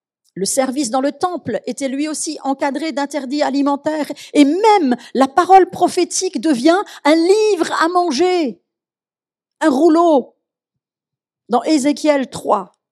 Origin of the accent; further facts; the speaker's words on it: Grand Est, France; Pardon, je suis alsacienne.